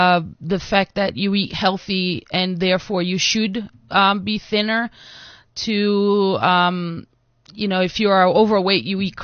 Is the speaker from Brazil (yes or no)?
yes; Amazon, Brazil; also born or lived in Rio de Janeiro; Well, I moved, like I was saying, I was born in Rio, but I grew up in the Amazon.